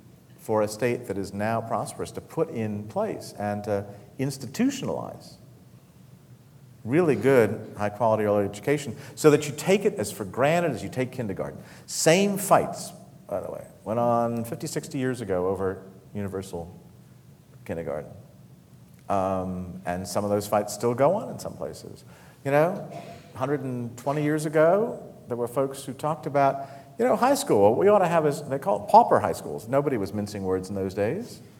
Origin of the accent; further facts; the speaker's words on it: California, United States; I come from California, which, if you don't know it, is trying to, you know, we're now 3 months and counting